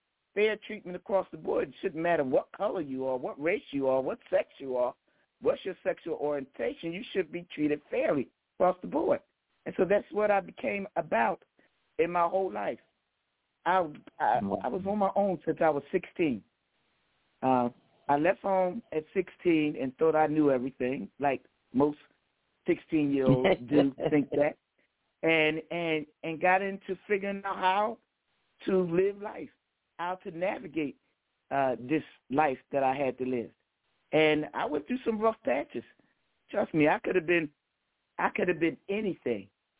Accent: Philadelphia, Pennsylvania, United States; We grew up in North Philly, elementary school, John Welch, junior high school, West Philadelphia

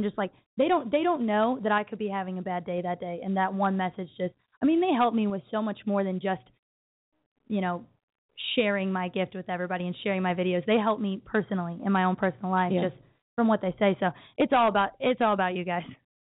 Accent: Waterloo, Illinois, United States; So I'm from Waterloo, Illinois.

